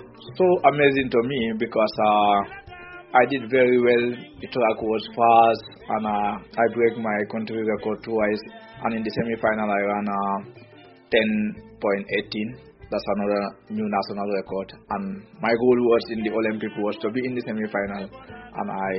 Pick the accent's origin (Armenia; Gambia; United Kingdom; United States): Gambia; I'm from the Gambia.